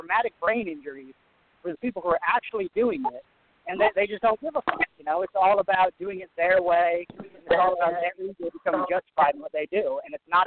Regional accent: United States; I'm Native American and less white than most people would assume

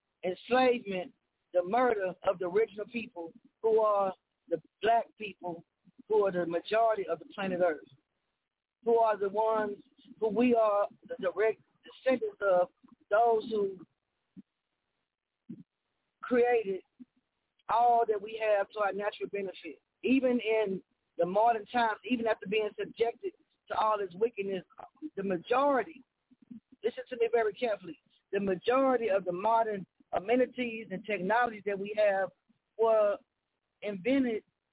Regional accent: New Orleans, Louisiana, United States; now in Houston, United States; coming off the heels of taking a dip down into my hometown in New Orleans, on this highway heading back to H-Town.

